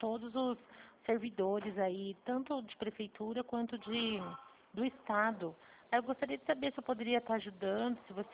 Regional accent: São Paulo, Brazil; Eu sou do estado de São Paulo.

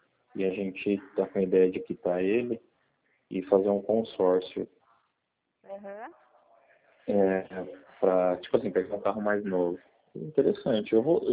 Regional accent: Magda, São Paulo, Brazil; now in Valentim Gentil, Brazil; eu sou de Magda … mas hoje, atualmente, eu moro em Valentim Gentil.

